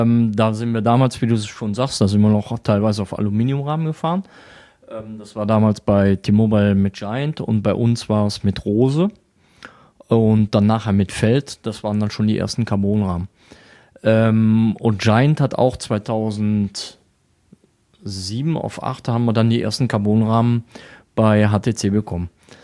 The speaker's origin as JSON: {"language": "German", "town": "Würselen", "region": "North Rhine-Westphalia", "country": "Germany", "tie": "born or raised there", "lives_now": "Weisweiler, Germany", "said": "Ich bin gebürtig aus Würseln, das liegt bei Aachen, so circa 10 Kilometer, 5 bis 10 Kilometer von Aachen weg. Und bin seit knapp 9 Jahren in Weißweiler. Das liegt bei Eschweiler, also auch im Aachener Raum."}